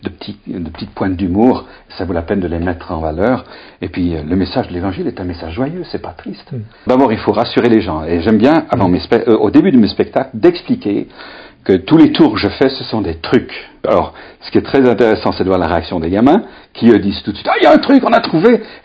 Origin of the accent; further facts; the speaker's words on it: Belgium; accent: Belgian; moi j'ai un accent belge à couper au couteau une fois